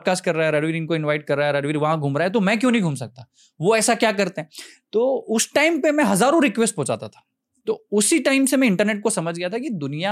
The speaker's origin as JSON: {"language": "Hindi", "town": "Labrauda", "region": "Madhya Pradesh", "country": "India", "tie": "born or raised there", "said": "मैं मध्य प्रदेश का एक जिला है धार, इंदौर से 60 किलोमीटर दूर, वहां पे गाँव है लबरौदा, वहां मैं पैदा हुआ और वहीं पला बड़ा मैं। 20 साल की उम्र तक लगभग वहीं था, मेरा ग्रेजुएशन भी उसी धार जिले में और सरकारी कॉलेज में।"}